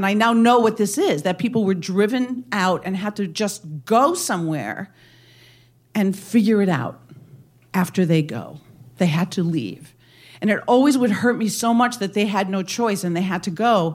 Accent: Wisconsin, United States; I drive to Oshkosh. Everybody knows Oshkosh. It's 40 minutes from my hometown, and I buy the album

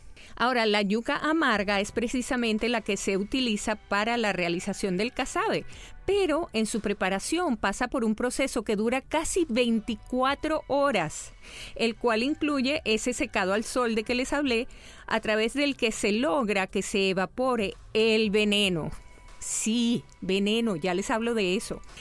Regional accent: Venezuela; Es un tubérculo que para nosotros en Venezuela es un acompañante que jamás falta en una parrilla o en un asado

